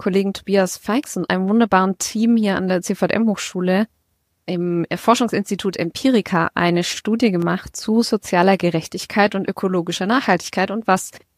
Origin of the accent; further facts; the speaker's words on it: Bavaria, Germany; ich bin im Steigerwald zur Schule gegangen. Von daher kenne ich mich ganz gut aus.